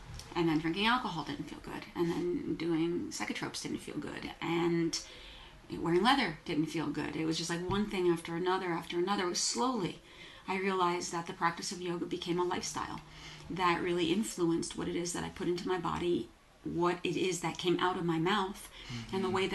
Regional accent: New Jersey, United States; moved away as an adult; now in New York City, United States; I grew up in New Jersey, moved to New York City when I was 18

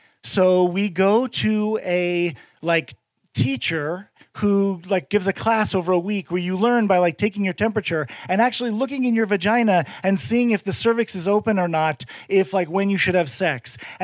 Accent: California, United States; I grew up in California and I was like, we used to have fucking ants.

